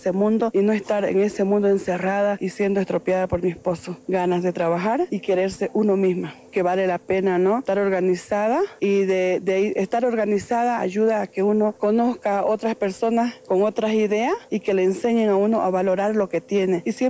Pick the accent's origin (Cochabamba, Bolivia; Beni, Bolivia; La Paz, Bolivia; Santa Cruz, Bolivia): Santa Cruz, Bolivia; El Torno; yo vengo de Santa Cruz, de un municipio que se llama Municipio del Torno.